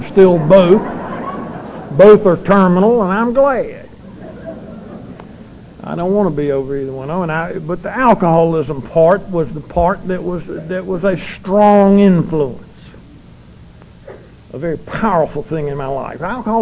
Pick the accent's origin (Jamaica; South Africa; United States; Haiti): United States; Greensboro, North Carolina; born there; I was born up in Greensboro where Dick and I met when I first came in the program.